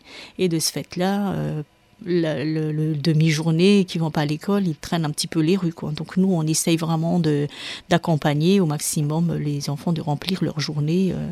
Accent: Madagascar; je suis originaire de Madagascar et ma ville natale, c'est à Tanzimat. C'est un petit village, hein. C'est vrai qu'à 7 km de la capitale

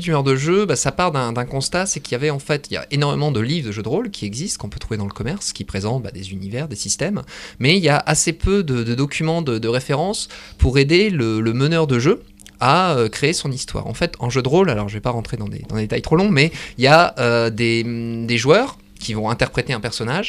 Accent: Hauts-de-France, France; Je précise ici que je suis local, hein. je suis du Pas-de-Calais, donc ça aide.

